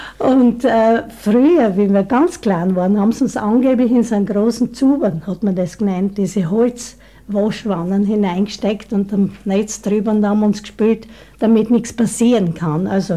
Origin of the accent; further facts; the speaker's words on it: Austria; also born or lived in Yugoslavia; Aufgewachsen bin ich zum Teil bis 9 Jahre in Jugoslawien bei meinen Eltern. Und dann bin ich übersiedelt herüber nach Österreich. Weil mein Vater war von hier, von Österreich, und die Mutter eigentlich eine Jugoslawin nicht.